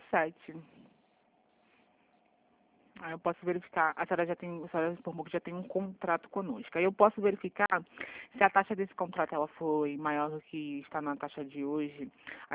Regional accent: Rio de Janeiro, Brazil; eu sou do Rio

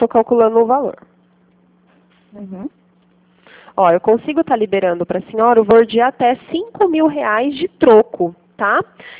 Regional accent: São Paulo, Brazil; Eu sou do interior de São Paulo

